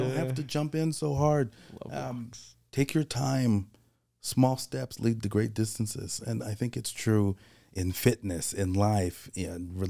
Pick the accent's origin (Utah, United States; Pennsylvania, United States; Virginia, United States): Utah, United States; Alpine; I'm from Alpine, went to Lone Peak.